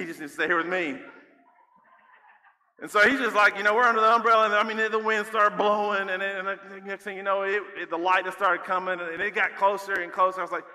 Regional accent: United States; since we're from Kentucky and Tennessee, we think, oh, it's like one of those storms.

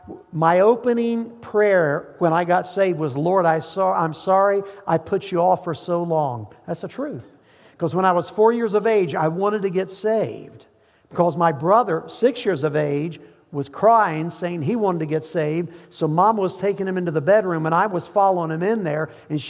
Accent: Little Rock, Arkansas, United States; born there; And so I was born in Little Rock, Arkansas.

